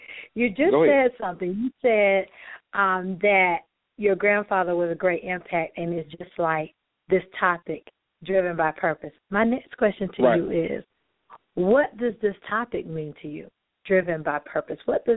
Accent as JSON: {"language": "English", "town": "Gaffney", "region": "South Carolina", "country": "United States", "tie": "born or raised there", "said": "You know, I had a book signing last year in my hometown in Gaffney, South Carolina"}